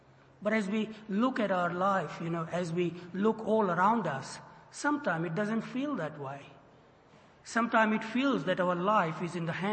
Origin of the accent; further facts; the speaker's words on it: Frankston, Victoria, Australia; I come from Frankston. We are two streets down inside.